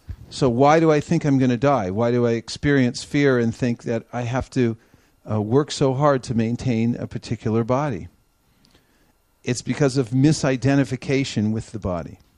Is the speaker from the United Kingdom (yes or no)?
no; California, United States; born there; For instance, I was born in California. So someone says, who are you? Say, oh, I'm a Californian.